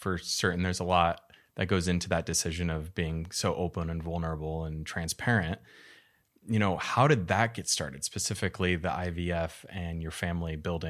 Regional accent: Illinois, United States; now in Los Angeles, United States; LA's made me soft too. I grew up in Illinois, and now all of a sudden, like, when it gets below 60, I'm like, oh, this is chilly.

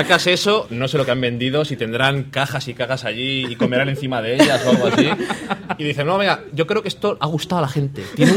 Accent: Burgos, Castile and León, Spain; yo soy de Burgos

